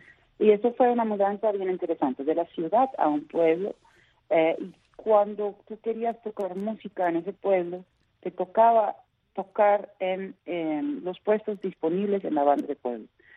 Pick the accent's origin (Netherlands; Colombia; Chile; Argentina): Netherlands; Utrecht; born there; Spanish is a second language; Bueno, yo nací entonces en Utrecht, en una ciudad en el centro de Holanda.